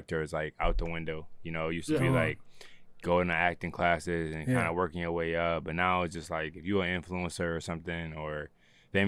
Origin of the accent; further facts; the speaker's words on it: Buffalo, New York, United States; So I'm from Buffalo, New York. Mm-hmm. Born and raised. I was born on Juneteenth, 1992, and one of eight children, single parent home